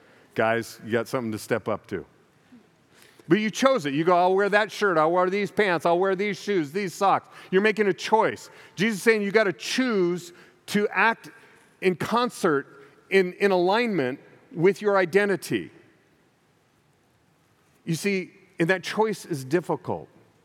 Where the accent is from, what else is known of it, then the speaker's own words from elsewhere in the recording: California, United States; I'm from California. But my family's from Oklahoma.